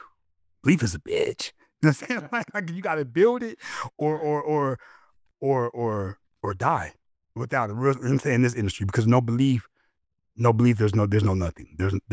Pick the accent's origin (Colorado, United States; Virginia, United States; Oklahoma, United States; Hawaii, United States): Colorado, United States; Denver; also born or lived in Aurora; Born and raised Denver, Park Hill.